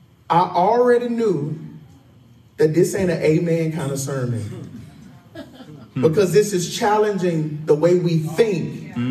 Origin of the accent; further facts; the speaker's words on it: United States; It made me embarrassed as an American.